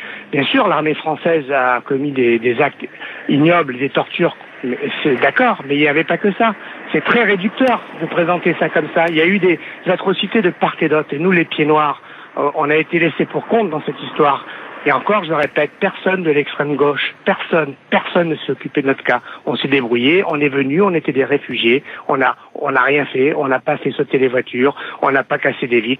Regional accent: Algeria; now in France; je suis un pied noir. Je viens d'Algérie. J'ai jamais colonisé personne.

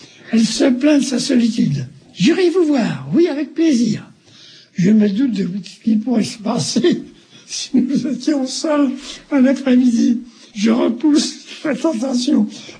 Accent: Amiens, Hauts-de-France, France; born there; Je suis né à Amiens, le 10 décembre 1910.

